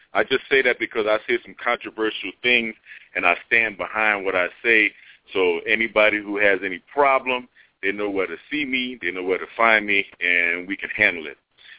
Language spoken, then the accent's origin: English; New Orleans, Louisiana, United States; I grew up in New Orleans, which if you're familiar, I'm sure you're a Louisiana brother.